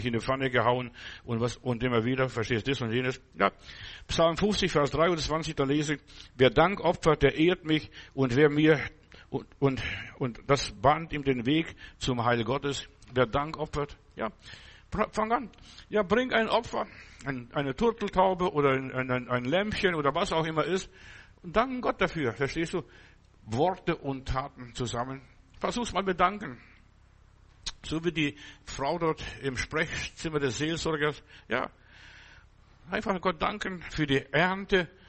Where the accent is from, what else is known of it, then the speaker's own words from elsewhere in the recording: Bavaria, Germany; Ich bin auf dem Land groß geworden, auch im Bayerischen Wald.